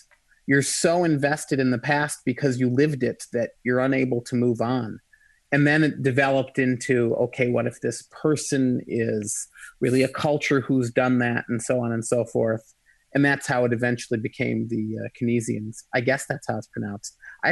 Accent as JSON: {"language": "English", "region": "Michigan", "country": "United States", "said": "I'm from Michigan. The Ojibwe Indians there used to be the Chippewa"}